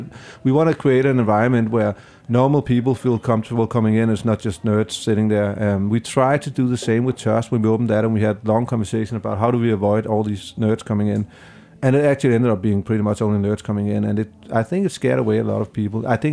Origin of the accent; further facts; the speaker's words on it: Denmark; I'm from Denmark, and we get a lot of attention in Denmark and a lot of, you know, media attention.